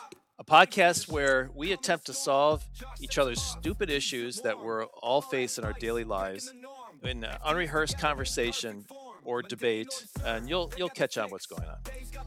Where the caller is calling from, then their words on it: Scottsdale, Arizona, United States; I'm calling in from Scottsdale, Arizona